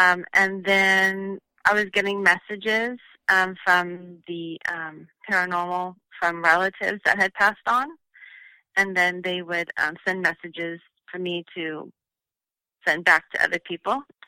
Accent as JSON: {"language": "English", "region": "California", "country": "United States", "said": "I'm from California, and it's great to be on here."}